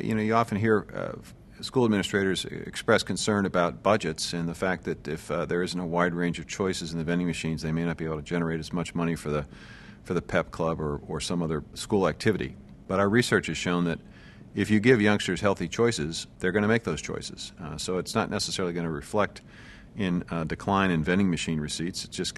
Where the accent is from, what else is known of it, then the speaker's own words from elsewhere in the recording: Iowa, United States; There's a program called NuVal, for example, that's being used in grocery stores in my home state of Iowa